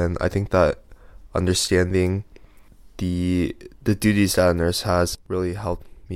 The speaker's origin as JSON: {"language": "English", "town": "Las Vegas", "region": "Nevada", "country": "United States", "said": "I'm from Las Vegas, Nevada. I'm currently a sophomore, and I'm on the pre-nursing track."}